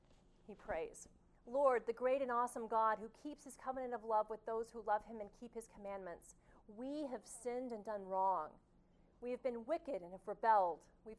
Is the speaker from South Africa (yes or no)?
no; Midland, Texas, United States; I'm from Midland, Texas.